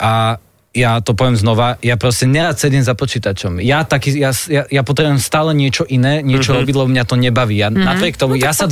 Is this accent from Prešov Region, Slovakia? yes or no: yes; Poprad, Prešov Region, Slovakia; now in Bratislava, Slovakia; Ja som prišiel z Popradu do Bratislavy.